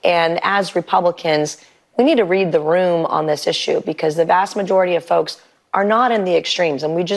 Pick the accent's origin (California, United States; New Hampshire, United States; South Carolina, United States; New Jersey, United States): South Carolina, United States; There in my home state of South Carolina